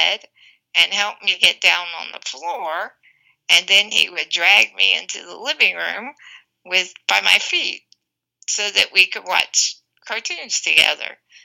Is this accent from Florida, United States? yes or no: yes; Jacksonville, Florida, United States; We grew up in Jacksonville, Florida.